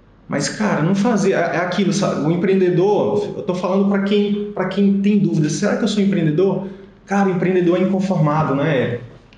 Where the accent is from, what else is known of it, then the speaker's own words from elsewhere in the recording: Northeast Region, Brazil; Eu venho de uma família muito humilde, né? Eu sou do interior do Nordeste.